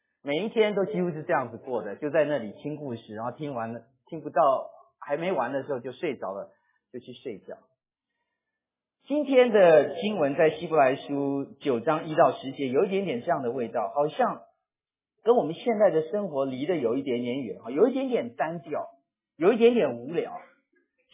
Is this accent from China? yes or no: no; Taiwan; 很多人都知道我是来自台湾，那么我的父亲是台湾的客家人，我的母亲呢是台湾的闽南人。